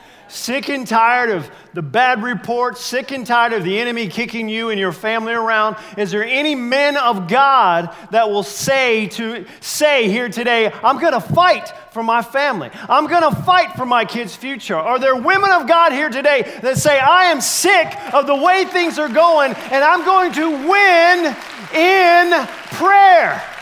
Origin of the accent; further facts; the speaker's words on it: United States; Now, I know English because I'm an American.